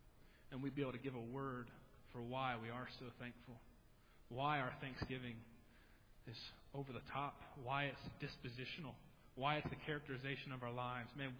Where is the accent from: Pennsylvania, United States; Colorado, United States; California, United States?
Pennsylvania, United States; Wellsboro; a 75-degree day in Wellsboro, Pennsylvania, my hometown.